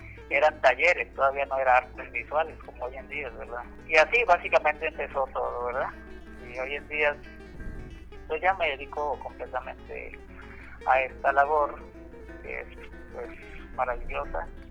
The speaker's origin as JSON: {"language": "Spanish", "town": "Tampico", "region": "Tamaulipas", "country": "Mexico", "lives_now": "Monterrey, Mexico", "said": "Fue así como me vine de Tampico a Monterrey."}